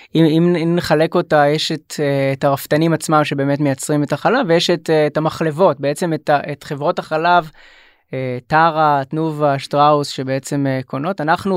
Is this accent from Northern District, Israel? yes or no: yes; Alon HaGalil, Northern District, Israel; אני גדלתי בעמק ישראל, ביישוב שנקרא אלון הגליל, שני ההורים שלי מושבניקים, סבא שלי היה חקלאי ובין השאר גם רפתן.